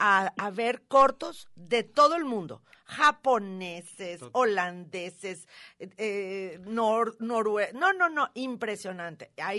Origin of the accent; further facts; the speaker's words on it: Mexico; Eso yo como mexicana